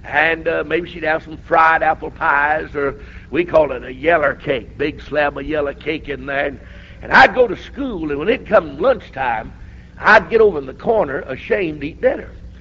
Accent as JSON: {"language": "English", "country": "United States", "tie": "born or raised there", "said": "I was born and reared in the United States of America."}